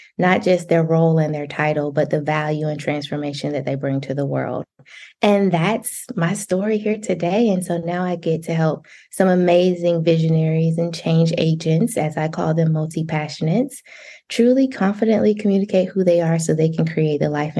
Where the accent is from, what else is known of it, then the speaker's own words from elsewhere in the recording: Athens, Georgia, United States; So I am from what's considered a small town in Georgia. I'm from Athens, Georgia. Most people only know us because we're the home of the Georgia Bulldogs.